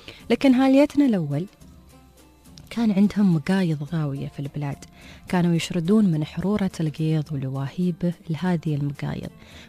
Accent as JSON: {"language": "Arabic", "region": "Dubai", "country": "United Arab Emirates", "said": "عندنا في دبي"}